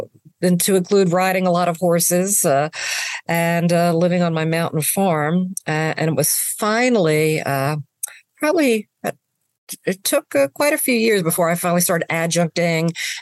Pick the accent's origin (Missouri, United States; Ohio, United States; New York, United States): New York, United States; I'm from Long Island, New York, Nassau County. That's where I was born and raised and lived probably the first, I guess, 20-ish years of my life there with my family.